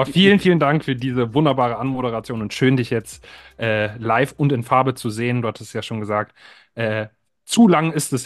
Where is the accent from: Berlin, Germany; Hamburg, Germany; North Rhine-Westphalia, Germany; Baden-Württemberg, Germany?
Berlin, Germany; komme gebürtig aus Berlin-Kreuzberg, bin dann recht schnell in Neukölln aufgewachsen